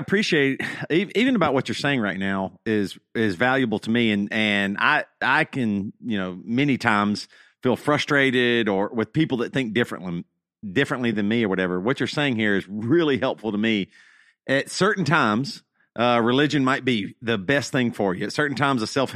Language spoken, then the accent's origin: English; South Carolina, United States; I'm from South Carolina.